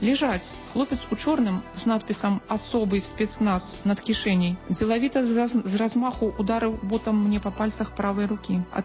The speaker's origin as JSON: {"language": "Ukrainian", "country": "Belarus", "second_language": "Ukrainian", "said": "Ми білоруси. Тут нема про що говорити."}